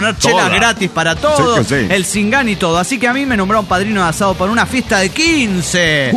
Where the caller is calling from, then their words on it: Venezuela; desde Venezuela.